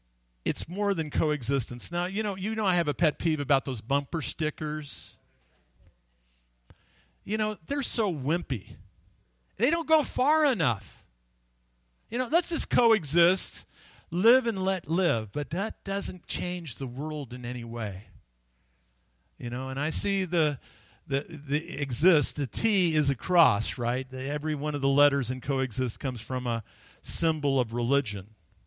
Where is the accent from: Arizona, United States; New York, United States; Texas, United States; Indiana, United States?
Arizona, United States; Phoenix; I had a childhood friend. We grew up in Phoenix together.